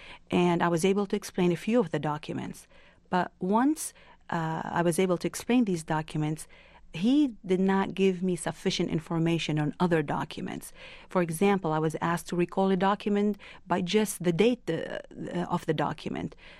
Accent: Lebanon; having been born and raised in Lebanon

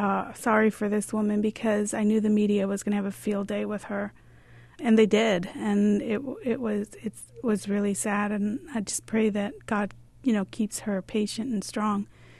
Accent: Bridgeview, Illinois, United States; I'm from the Bridgeview community here in Chicago in the southwest suburbs.

